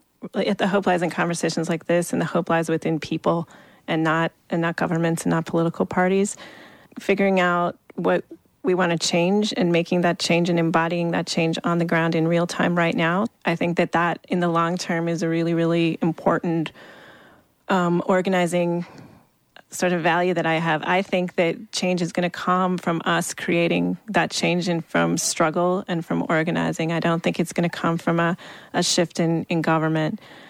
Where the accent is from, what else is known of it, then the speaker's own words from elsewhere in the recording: Wingham, Ontario, Canada; I grew up in Wingham, the Alice Monroe town, so it's